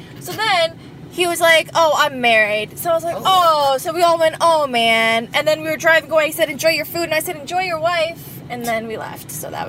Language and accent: English; New York, United States; And I'm not from New Jersey, I'm from New York.